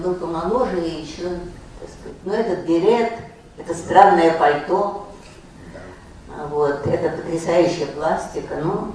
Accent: Moscow, Russia; Я сама из Москвы

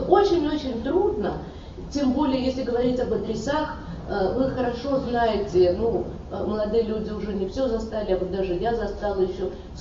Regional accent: Moscow, Russia; мы москвичи

